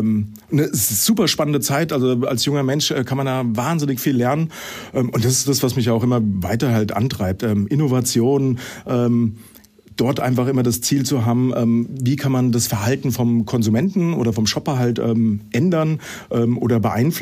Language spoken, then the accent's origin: German; Frankfurt, Hesse, Germany; ist ein Frankfurter Bub. Ich bin 49 Jahre alt